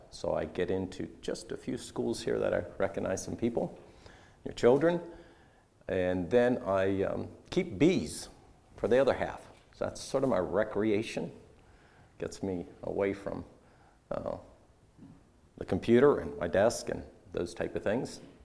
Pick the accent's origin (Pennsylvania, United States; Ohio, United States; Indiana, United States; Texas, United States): Pennsylvania, United States; I'm from Berks County. Not Lebanon County. Not Lancaster County. Berks County. For those who live in Berks, that matters, right?